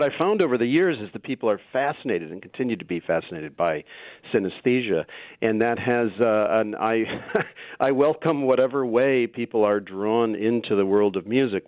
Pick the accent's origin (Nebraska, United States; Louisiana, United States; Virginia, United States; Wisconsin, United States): Wisconsin, United States; My dad always spoke as we were growing up in Wisconsin that beware of those people on the West Coast and the East Coast.